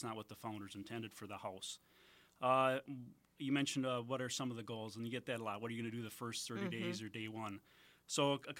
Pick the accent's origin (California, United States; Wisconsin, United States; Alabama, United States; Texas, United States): Wisconsin, United States; Marshfield; I was born and raised in Marshfield, Wisconsin, right in the center of the state, ninth of 12 children, fifth generation Wisconsinite.